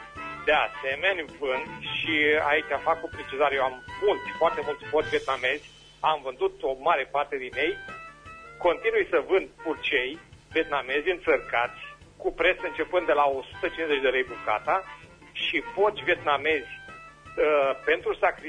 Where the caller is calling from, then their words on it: Berzovia, Caraș-Severin, Romania; din Berzovia